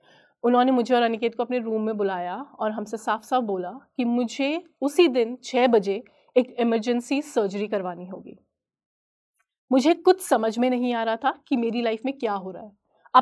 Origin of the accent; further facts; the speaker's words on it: Nainital, Uttarakhand, India; मैं नैनीताल में ही पली बड़ी